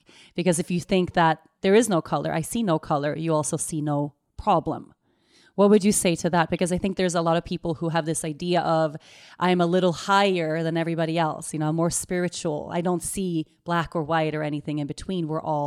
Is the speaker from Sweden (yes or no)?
yes; Sweden; English is a second language; I'm Swedish, born and raised in Sweden.